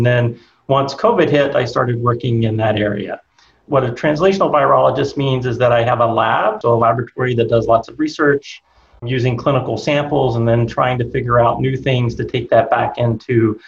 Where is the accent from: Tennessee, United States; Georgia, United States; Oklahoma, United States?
Tennessee, United States; Middle Valley; Yeah, so I grew up in Middle Valley, Tennessee. My parents still live there and my brother still lives in Chattanooga.